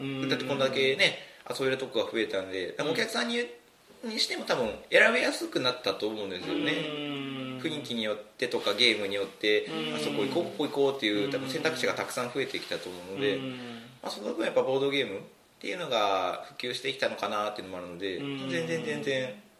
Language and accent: Japanese; Toyohashi, Aichi, Japan; 僕地元が豊橋なので